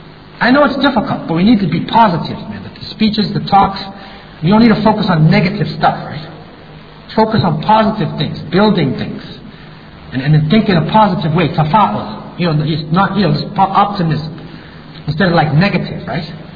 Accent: United States; You know, when I was growing up in America, they used to say the enemy used to be Japanese people.

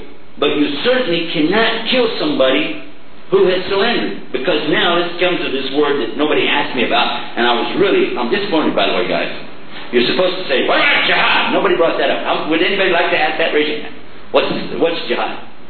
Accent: Texas, United States; Let me tell you a little story. I'm from Texas, okay? In Texas, we got a saying

